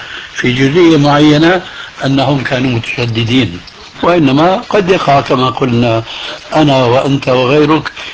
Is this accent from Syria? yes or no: yes; Syria; وهنا يقولون عندنا في سوريا شو هالشد يا رسول الله، هذه لهجة سورية